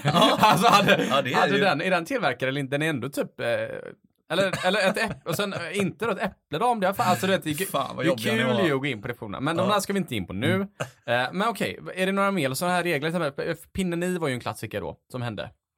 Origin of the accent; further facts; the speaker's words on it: Gothenburg, Västra Götaland County, Sweden; För att när jag är uppvuxen på Delsjön